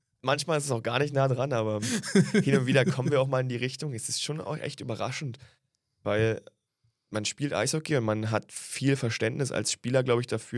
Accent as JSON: {"language": "German", "town": "Weißwasser", "region": "Saxony", "country": "Germany", "tie": "born or raised there", "also_born_or_lived": "Bad Muskau / Dresden", "lives_now": "Bietigheim, Germany", "said": "Ich bin ursprünglich aus dem tiefsten Osten, polnische Grenze, bin geboren in Bad Muskau, komme eigentlich aus der Nähe, aus Weißwasser und ja, bin dann über eine größere Station mittlerweile in Bietigheim gelandet. Ich war lange in Dresden und jetzt bin ich hier in Bietigheim"}